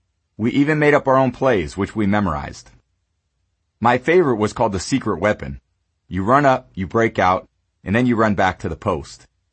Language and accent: English; California, United States; for a kid growing up in the Bay Area and loving football and sports in general as much as I did